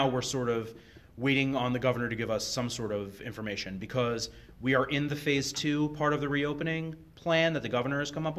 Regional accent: New York, United States; I'm originally from New York, so a lot of my experience comes from that area.

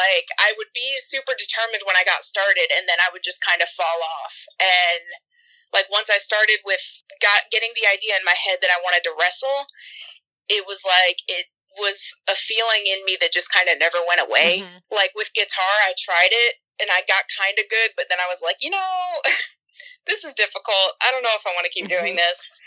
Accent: Ohio, United States; also born or lived in South Carolina; I was born in South Carolina okay. and raised there until I was about 7, mm-hmm. and then moved to Ohio when my parents divorced

